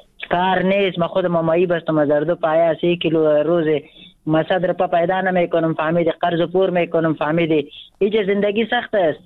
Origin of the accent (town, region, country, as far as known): Afghanistan; moved away